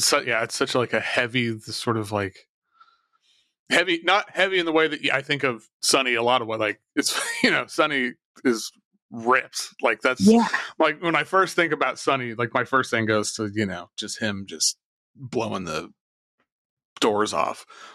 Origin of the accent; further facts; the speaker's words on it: Tulsa, Oklahoma, United States; where I grew up in West Tulsa, there are a bunch of oil refineries.